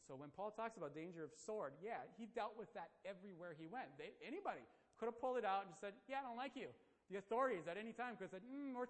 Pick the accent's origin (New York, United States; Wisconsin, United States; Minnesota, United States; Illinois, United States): Wisconsin, United States; yeah, no, we're from Wisconsin. We know cold. We're good. We had our Wisconsin coats.